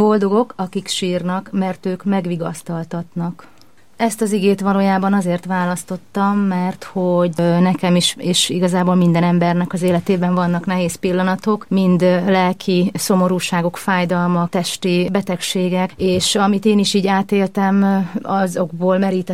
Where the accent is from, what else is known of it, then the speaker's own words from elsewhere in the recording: Kecskemét, Bács-Kiskun, Hungary; born there; egy vallásos családba születtem, mind a nagyszüleim ebben példát mutattak. Nagyon-nagyon szép családban, és ennek én nagyon örülök, az a földön Kecskeméten.